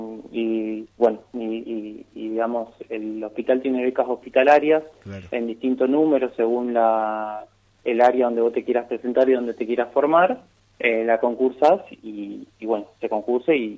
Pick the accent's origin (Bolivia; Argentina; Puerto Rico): Argentina; interior; yo vengo del interior, no soy de Capital Federal.